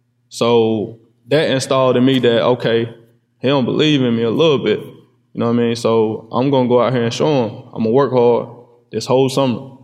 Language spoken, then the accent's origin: English; Farmville, United States; My people's back home in Farmville looking at it. You know what I mean? I'm from Farmville.